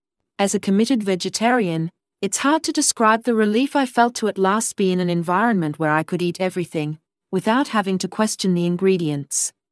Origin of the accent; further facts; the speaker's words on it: Sydney, New South Wales, Australia; my transplanted British parents, whilst I was growing up in Sydney.